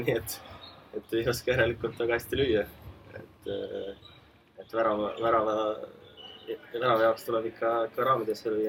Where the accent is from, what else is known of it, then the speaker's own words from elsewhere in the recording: Saare County, Estonia; olen Saaremaal sündinud ja üles kasvanud siin koolis käinud. Ja siia ma olen jäänud, et kuskilt mujalt ei ole huvi tuntud.